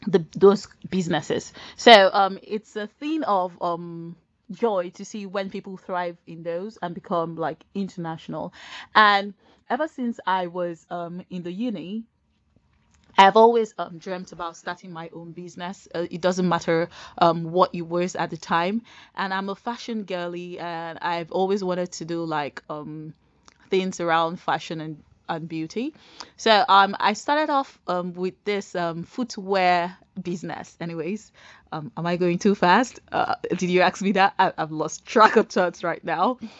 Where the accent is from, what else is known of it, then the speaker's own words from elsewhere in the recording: Nigeria; moved away as an adult; now in United Kingdom; So I was born back home in Nigeria, but I moved to the UK with my husband.